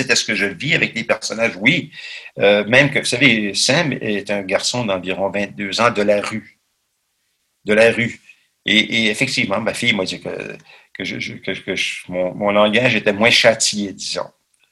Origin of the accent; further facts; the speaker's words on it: Ottawa, Ontario, Canada; Je suis revenu chez nous à Ottawa.